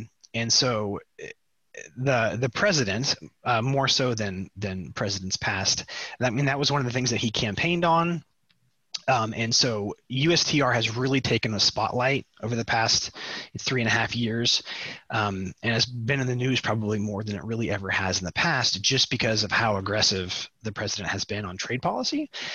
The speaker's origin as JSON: {"language": "English", "region": "Kansas", "country": "United States", "said": "here I am from Western Kansas."}